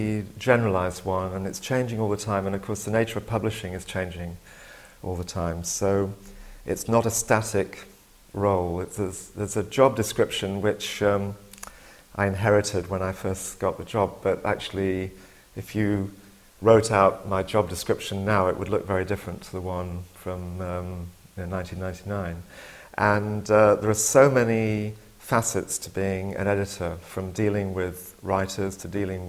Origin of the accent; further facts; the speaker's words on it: United Kingdom; I don't know if it's because I'm British, but it remains the fact that I am British.